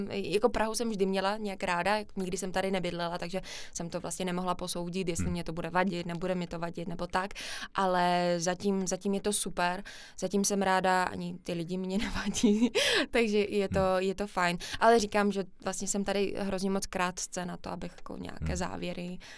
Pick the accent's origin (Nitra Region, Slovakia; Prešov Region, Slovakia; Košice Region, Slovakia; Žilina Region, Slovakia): Košice Region, Slovakia; Košice; also born or lived in Brno / Ostrava; now in Prague, Czechia; já jsem z Košic, já jsem se stěhovala vlastně do Brna a z Brna jsem se po 4 letech stěhovala do Ostravy a z Ostravy teď vlastně do Prahy, takže já jsem takový stěhovavý pták.